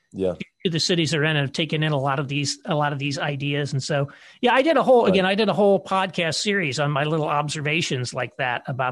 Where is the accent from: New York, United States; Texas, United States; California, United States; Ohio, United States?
Texas, United States; Austin; I'm from Austin. I'm a good blue city, progressive Austin resident.